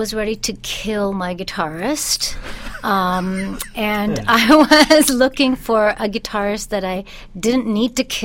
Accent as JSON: {"language": "English", "country": "India", "tie": "born there", "said": "I was born in India."}